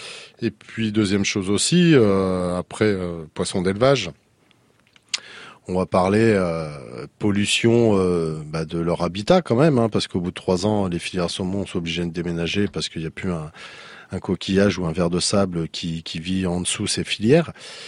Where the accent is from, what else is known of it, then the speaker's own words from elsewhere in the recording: La Rochelle, Nouvelle-Aquitaine, France; est-ce que vous pouvez me citer 5 espèces de poissons qu'on a chez nous à La Rochelle?